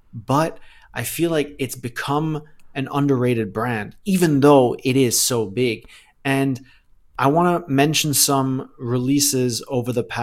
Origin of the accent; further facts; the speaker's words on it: Thailand; also born or lived in Germany; I was born in Thailand. I lived there for 18 years. My dad still lives there. So I haven't, for me, Thailand is home, right? Like, I'm German. I have a German passport. Both my parents are German, but I spent my entire childhood in Thailand.